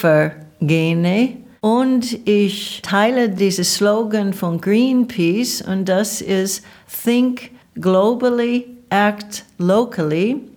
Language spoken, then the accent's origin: German; Oregon, United States; German is a second language; now in Germany; ich bin Amerikanerin von Oregon.